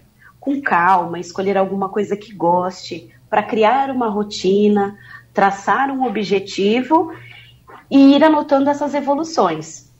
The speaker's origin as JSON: {"language": "Portuguese", "region": "São Paulo", "country": "Brazil", "said": "DDD11, né, que eu sou de São Paulo."}